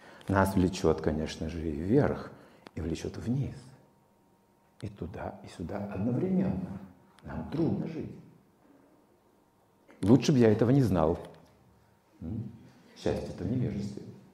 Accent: Kazakhstan; born there; В этой жизни, скажем, я родился в Казахстане. Я родился в Казахстане.

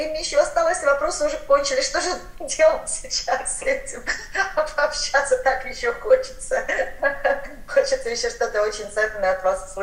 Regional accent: Irkutsk, Irkutsk Oblast, Russia; now in Sochi, Russia; мы из Иркутска

